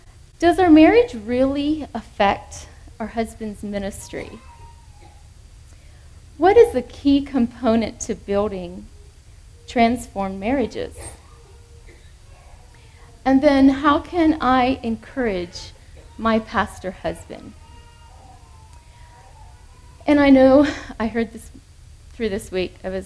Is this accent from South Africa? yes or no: no; Minerva, Ohio, United States; from Minerva, Ohio.